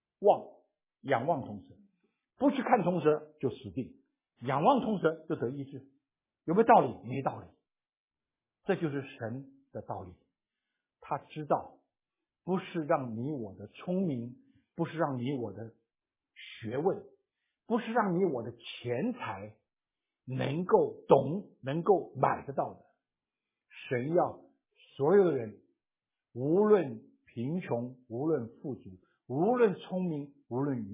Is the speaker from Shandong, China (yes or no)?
no; Guangdong, China; 天天出去拍拖啊，我广东人叫拍拖，出去拍拖多好啊